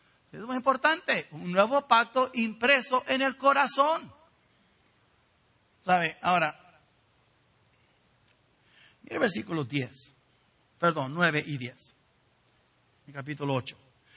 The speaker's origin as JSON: {"language": "Spanish", "country": "Mexico", "said": "Yo soy mexicano, yo soy americano, yo sé de dónde soy, pero no soy judío."}